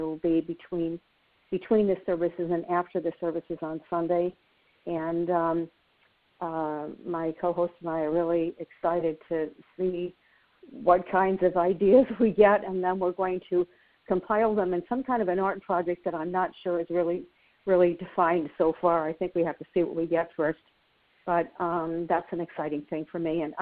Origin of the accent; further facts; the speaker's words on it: Torrance, California, United States; I'm from Torrance, California.